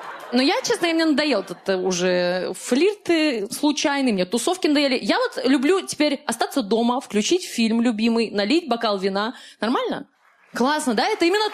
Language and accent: Russian; Makhachkala, Dagestan, Russia; недавно ездила домой в Махачкалу.